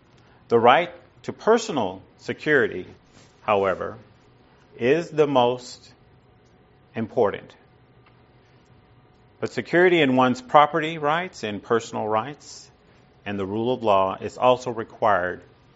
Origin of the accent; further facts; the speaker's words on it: United States; because we're from the United States with an index of 15, we pride ourselves, and it's part of our culture, to preserve freedom